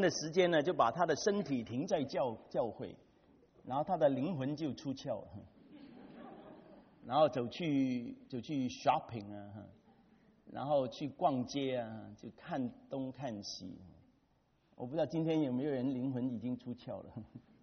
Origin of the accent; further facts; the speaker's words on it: Hong Kong; 我是在香港长大的。